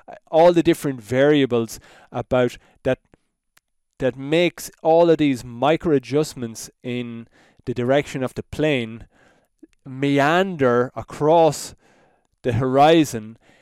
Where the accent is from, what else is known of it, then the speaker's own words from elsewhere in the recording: Ireland; She's from Italy, I'm from Ireland.